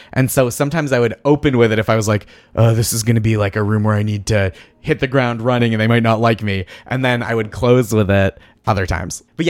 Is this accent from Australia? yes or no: no; Boston, Massachusetts, United States; I always say that it doesn't make sense that I'm from Boston